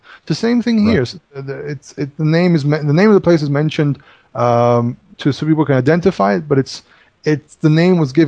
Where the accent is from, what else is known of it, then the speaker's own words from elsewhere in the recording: Northern District, Israel; when I was growing up in the Galilee, or even in Samaria when I was living in there.